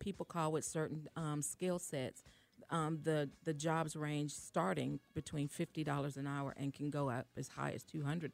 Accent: Rutledge, Alabama, United States; now in Atlanta, United States; I'm actually born and raised in Alabama. I'm from a small town called Rutledge, Alabama. It's south of Montgomery, about 40 miles.

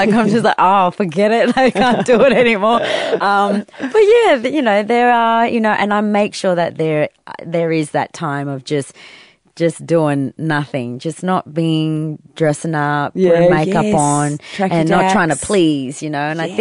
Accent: Darwin, Northern Territory, Australia; growing up in Darwin, what that was like, having both different cultures, living in this country.

